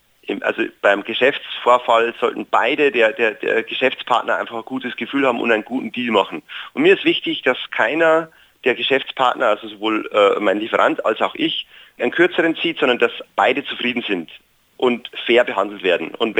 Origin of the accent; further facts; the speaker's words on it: Bavaria, Germany; also born or lived in Vienna, Austria; now in Freiburg, Germany; Ich bin ursprünglich aus Bayern. Das hört man vielleicht auch ein bisschen vom Dialekt. Ich habe dann in Wien studiert und habe in Wien jemanden kennengelernt, der in Freiburg eine Firma hat, wo ich dann auch gearbeitet habe. Und darauf bin ich nach Freiburg gekommen.